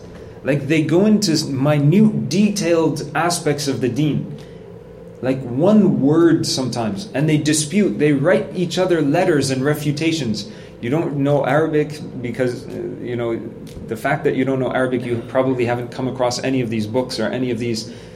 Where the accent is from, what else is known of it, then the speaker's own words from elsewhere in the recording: Montreal, Quebec, Canada; But I remember growing up in Montreal